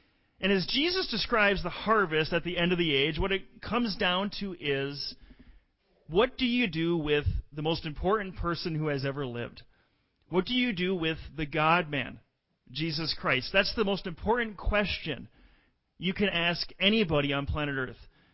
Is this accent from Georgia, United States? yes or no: no; Minnesota, United States; where I grew up in the West Twin Cities, I didn't notice the harvest like many of you did who grew up in this area.